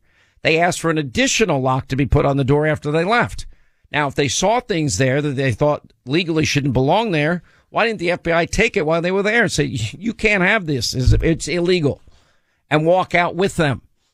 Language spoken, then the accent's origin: English; New York, United States; born there; I was born in New York. I'm suspicious by nature.